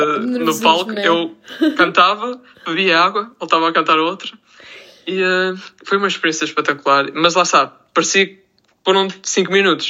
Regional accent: Resende, Viseu, Portugal; numa festa que existe na minha terra, em Rezende

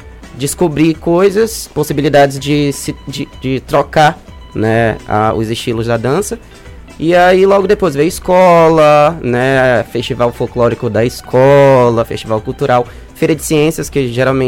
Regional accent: Manaus, Amazonas, Brazil; Não, eu sou de Manaus.

